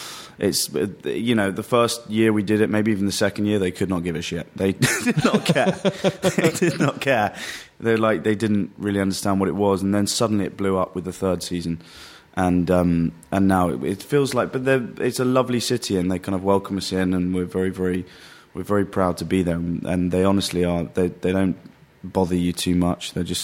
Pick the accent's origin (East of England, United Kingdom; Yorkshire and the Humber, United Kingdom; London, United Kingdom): London, United Kingdom; also born or lived in Worcestershire; I grew up in London for 11 years, and then a place called Worcestershire